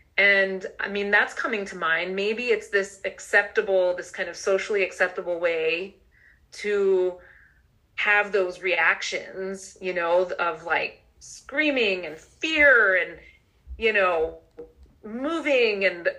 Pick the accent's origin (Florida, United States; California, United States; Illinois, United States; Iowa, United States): Florida, United States; Miami; also born or lived in Maryland; now in Boston, United States; Well, I grew up in Miami.